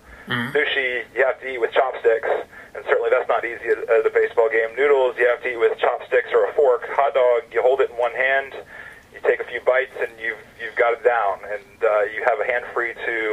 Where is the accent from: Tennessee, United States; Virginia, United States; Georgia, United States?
Georgia, United States; Atlanta; Well, I'm a southern guy. I'm from Atlanta.